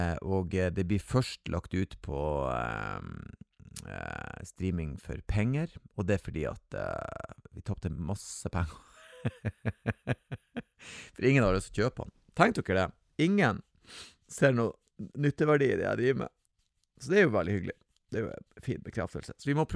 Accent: Northern Norway, Norway; jeg født på 70-tallet, så jeg kan claim det. Og jeg fikk, husk på at jeg vokste opp I Nord-Norge

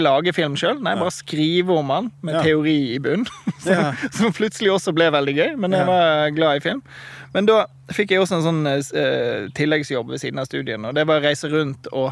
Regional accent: Sotra, Vestland, Norway; jeg har vært freelancer siden jeg flyttet fra Oslo. Ja. Så sånn min reise har vært er at jeg vokste opp da ute på Sotra.

